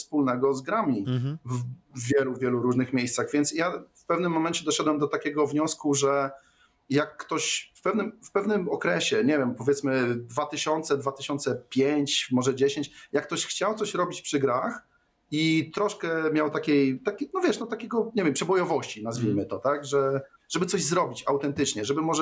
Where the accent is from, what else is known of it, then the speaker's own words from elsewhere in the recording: Wrocław, Lower Silesian Voivodeship, Poland; ja jestem z Wrocławia i wcale nie miałem jakichś wielu znajomych, którzy grali tam w tym Wrocławiu